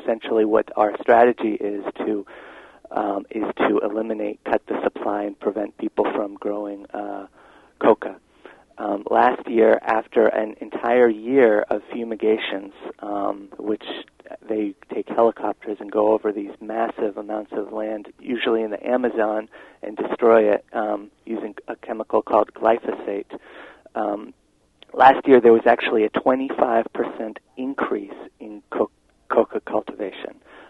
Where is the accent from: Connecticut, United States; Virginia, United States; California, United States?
California, United States; I'm from California